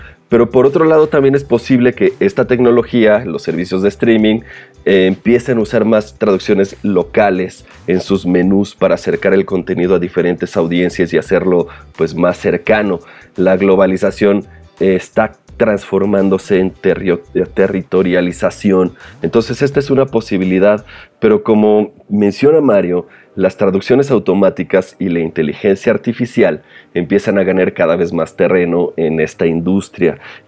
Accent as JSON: {"language": "Spanish", "country": "Mexico", "said": "a nosotros como mexicanos nos podrá salir más o menos natural"}